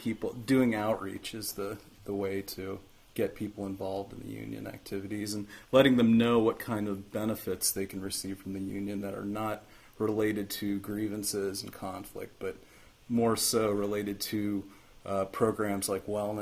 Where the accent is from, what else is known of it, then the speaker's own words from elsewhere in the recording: Arizona, United States; I'm from Arizona, from, well, I live in Flagstaff, but I work in Williams, Arizona